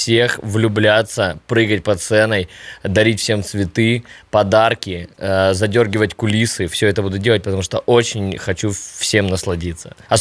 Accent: Poltava, Poltava Oblast, Ukraine; Если вы приехали в Украину и прокатились по моему родному городу в Полтаве

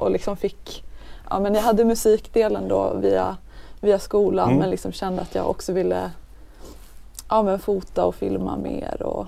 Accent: Sollefteå, Västernorrland County, Sweden; Nej, men jag är ju uppvuxen här i Sollefteå. Lite utanför stan. Västnyland. Mm. På en gård. Sen flyttade vi väl in till stan när jag var typ 15.

